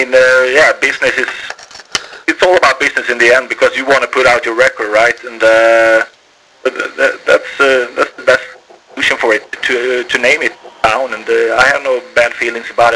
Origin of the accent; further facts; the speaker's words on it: Trollhättan, Västra Götaland, Sweden; when they played in my hometown at Trollhättan.